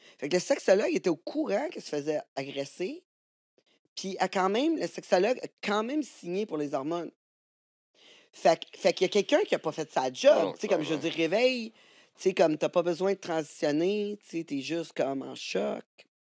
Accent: Vaudreuil, Quebec, Canada; Moi, je viens de Vaudreuil, là, puis il y en avait juste. Comme zéro.

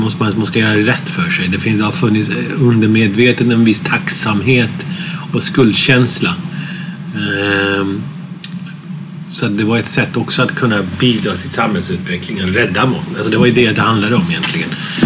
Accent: Gothenburg, Västra Götaland County, Sweden; born or raised there

